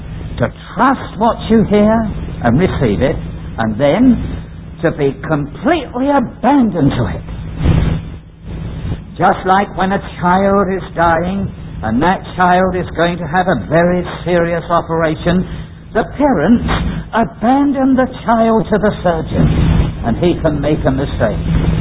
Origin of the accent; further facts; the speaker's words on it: London, United Kingdom; I came from the East End of London, and I was born right near the Bow Church.